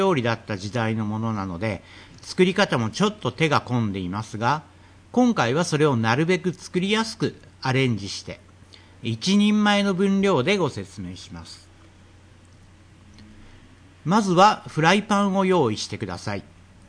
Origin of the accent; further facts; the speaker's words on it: Kyushu, Japan; 僕は九州出身ですが、ドライカレーといえばキーマカレータイプしか知りませんでした。